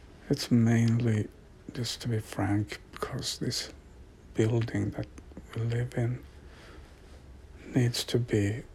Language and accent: English; Stockholm, Stockholm County, Sweden; the capital of Sweden, which is my hometown.